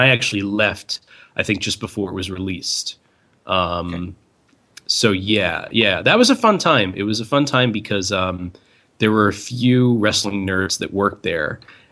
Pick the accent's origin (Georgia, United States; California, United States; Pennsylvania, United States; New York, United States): New York, United States; he's from, upstate New York and I'm from Long Island. And, at least like growing up on Long Island in the '90s, like I think the only wrestling available was WWF.